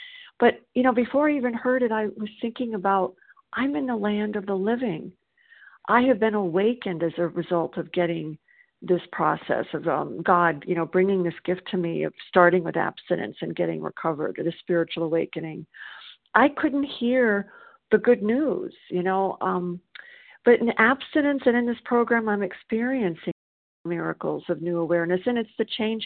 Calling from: South Carolina, United States

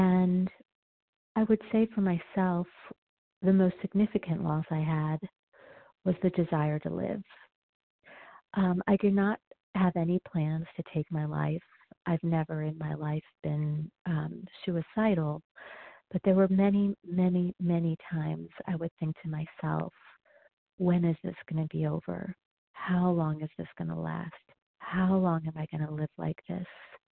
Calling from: Denver, Colorado, United States; I'm calling from Denver, Colorado.

